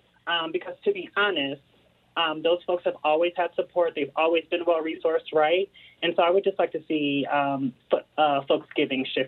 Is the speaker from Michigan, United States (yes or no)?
yes; Detroit, Michigan, United States; And actually, I'm from Detroit.